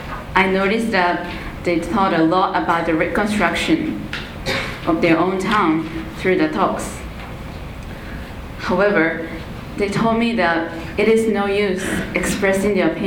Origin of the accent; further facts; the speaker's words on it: Tokyo, Japan; English is a second language; from the University of Tokyo. I was born and raised in Tokyo.